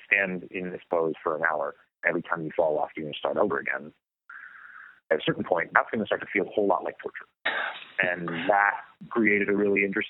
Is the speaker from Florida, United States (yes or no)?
no; Los Angeles, California, United States; I grew up here in Los Angeles